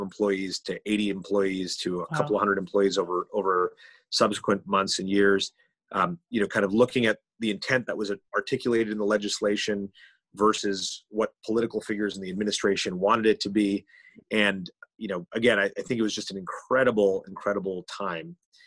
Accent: New Jersey, United States; because it was close to where I grew up in New Jersey.

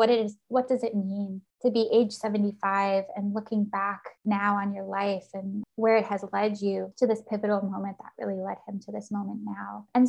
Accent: Minnesota, United States; I definitely think growing up in Minnesota had a huge impact on my relationship with nature.

